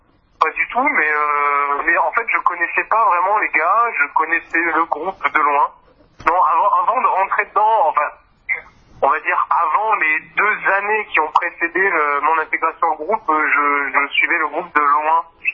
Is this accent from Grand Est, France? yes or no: no; Lyon, Auvergne-Rhône-Alpes, France; Donc on est de Lyon, on est de la scène lyonnaise